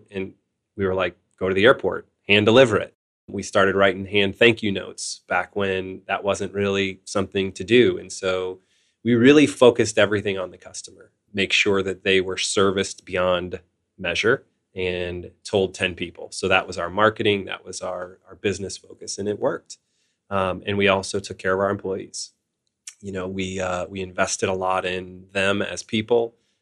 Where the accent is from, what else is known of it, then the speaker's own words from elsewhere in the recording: St. Louis, Missouri, United States; Grew up believing that soccer was going to be my career growing up in St. Louis and following the Steamers and seeing how big soccer was here.